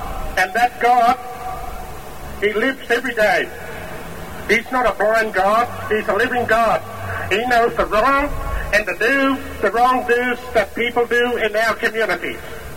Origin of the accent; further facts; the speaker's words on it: Palm Island, Queensland, Australia; I'm from Palm Island. And I'm from up there. I'm a Bulgarian.